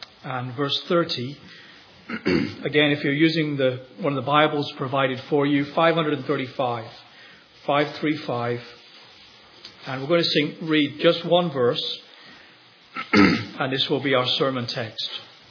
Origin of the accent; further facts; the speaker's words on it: Leeds, Yorkshire and the Humber, United Kingdom; Leeds University, which is a city that I grew up in England, in my teenage years.